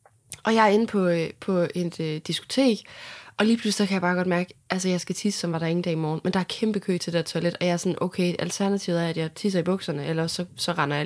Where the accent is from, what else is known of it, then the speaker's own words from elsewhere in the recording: Juelsminde, Central Denmark Region, Denmark; Altså, vi er jo fra Juelsminde.